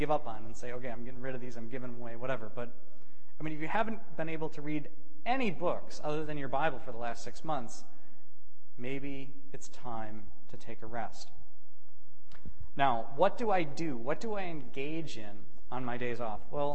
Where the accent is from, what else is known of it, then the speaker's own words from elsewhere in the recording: United States; Specifically, I'm an American, I like to go to McDonald's.